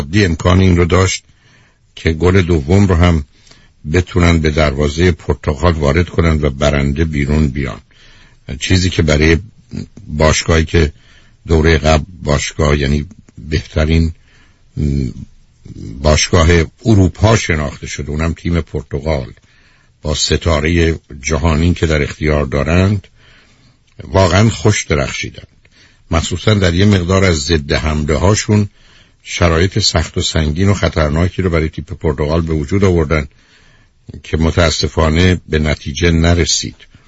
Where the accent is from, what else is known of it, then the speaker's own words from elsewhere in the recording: Iran; به عنوان یه فرد، به عنوان یه ایرانی